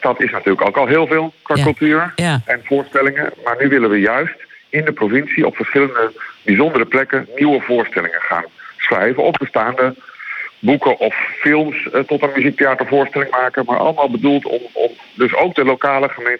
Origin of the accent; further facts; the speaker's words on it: Groningen, Netherlands; waar we als Groningers heel trots op kunnen zijn.